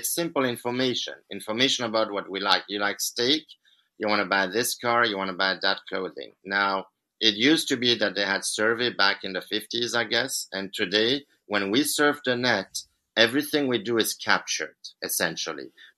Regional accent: Switzerland; You know, I'm from Switzerland. We used to have those atomic shelters back in the days, in the 50s.

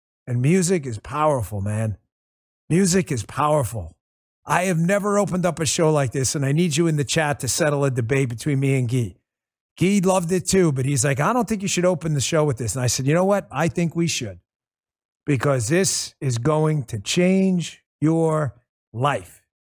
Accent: New York, United States; accent: New York; Someone sent it to me yesterday, my New York accent pop, yesterday.

